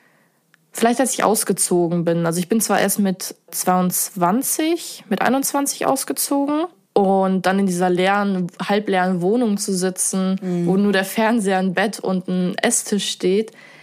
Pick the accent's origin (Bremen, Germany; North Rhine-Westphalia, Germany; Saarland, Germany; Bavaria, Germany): Bremen, Germany; Also ich bin ja Bremerin